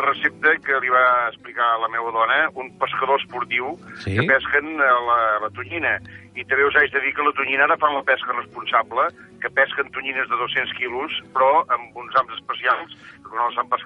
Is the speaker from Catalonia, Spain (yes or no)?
yes; Catalonia, Spain; Jo sóc de l'Empordà